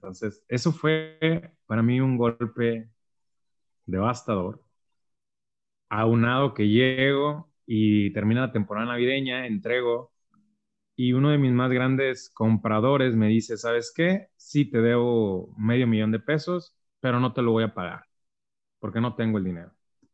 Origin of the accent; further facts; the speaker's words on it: Ciudad Mante, Tamaulipas, Mexico; Yo soy de Ciudad Mante, Tamaulipas, entonces dejo de ir a mi tierra natal